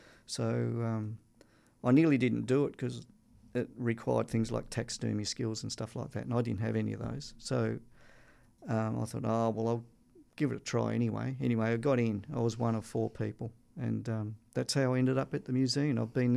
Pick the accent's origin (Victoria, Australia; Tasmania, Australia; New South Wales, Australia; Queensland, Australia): Tasmania, Australia; And I grew up in Tasmania.